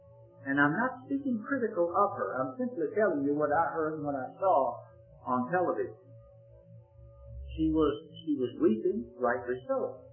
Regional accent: Virginia, United States; There is a very unusual court case developing in my home state of Virginia.

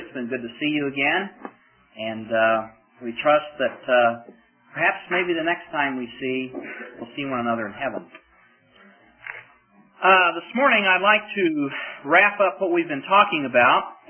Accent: Oklahoma, United States; I'm from Oklahoma, and every now and then I tend to be a Sooner.

